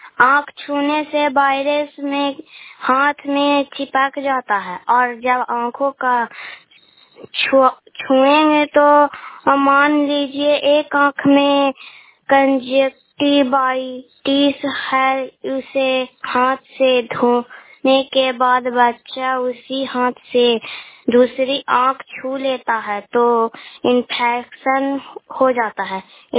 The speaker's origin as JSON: {"language": "Hindi", "region": "Bihar", "country": "India", "said": "मैं नालंदा जिला से बोल रहे हैं। मैं गुड़ारपुर पंचायत से बोल रहे हैं। मैं नालंदा जिले के रहने वाले हूँ।"}